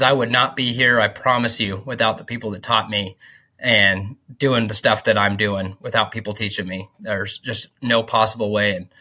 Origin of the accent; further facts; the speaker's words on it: West Coast, United States; I've got to learn from all these people on the East Coast because I'm originally from the West Coast.